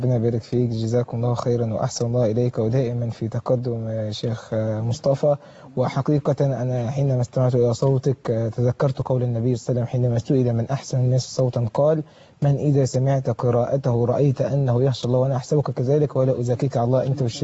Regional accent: Egypt; بلدنا مصر.

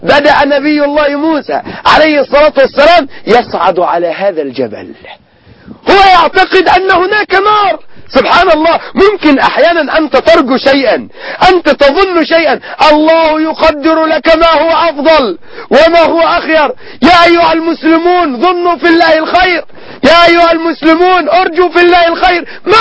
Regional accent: Egypt; لا شك أننا كمصريين نحب مصر ونعتز بمصر

